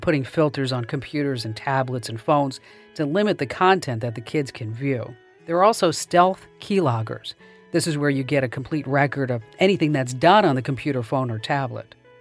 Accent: Arizona, United States; And we're talking about my home state now, Arizona.

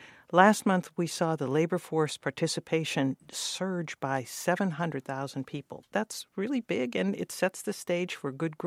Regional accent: Youngstown, Ohio, United States; And I grew up in Youngstown. There's a steel mill there that makes fracking pipe.

